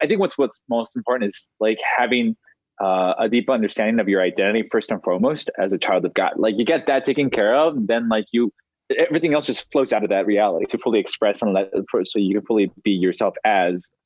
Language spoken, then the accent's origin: English; Los Angeles, California, United States; but growing up in Los Angeles, it's also very Americanized, but it's also very Hispanic.